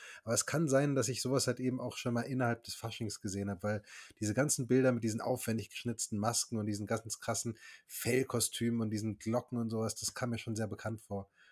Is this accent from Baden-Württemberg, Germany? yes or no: yes; Baden-Württemberg, Germany; Weil ich bin ja im Südschwarzwald aufgewachsen. Also wirklich sehr, sehr weit unten.